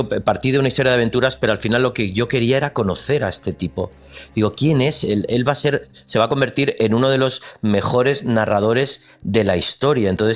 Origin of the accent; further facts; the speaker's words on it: Spain; Por supuesto, aproveché para leerme El Quijote, que no me lo había leído como tantísimos españoles, pues igual, comentario de texto en el instituto y poco más.